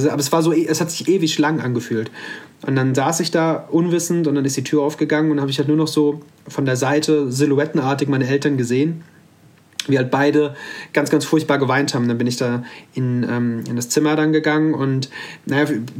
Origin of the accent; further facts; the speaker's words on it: Hesse, Germany; Ich bin mittlerweile 33 Jahre alt. Ich komme aus dem Kreis Offenbach am Main, in der Nähe von Frankfurt am Main.